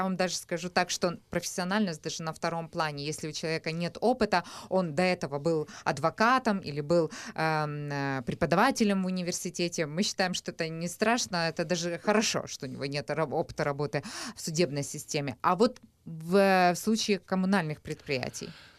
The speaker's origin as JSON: {"language": "Russian", "region": "Kyiv", "country": "Ukraine", "said": "Я, как киевлянка, впервые вообще слышу"}